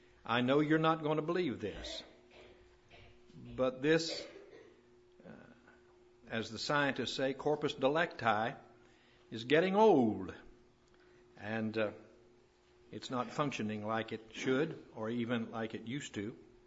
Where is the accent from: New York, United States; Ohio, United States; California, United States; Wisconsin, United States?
Ohio, United States; Columbus; I'm from Columbus, Ohio, glad to have the grandchildren and Candy and Ken.